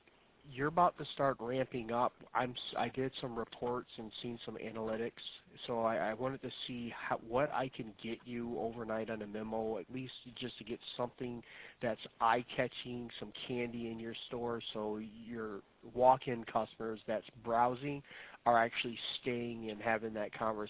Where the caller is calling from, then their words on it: New York, United States; Oh, New York. Right, we're just around the corner from you guys in Ohio.